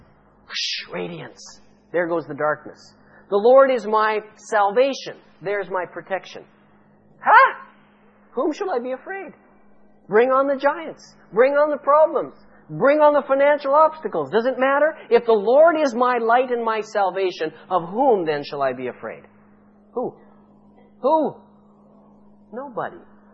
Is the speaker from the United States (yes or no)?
no; Saskatchewan, Canada; I grew up in Saskatchewan. That's the bald prairies in western Canada, where you can look, you know, it's so flat that you can stand on a little box and look halfway into next week.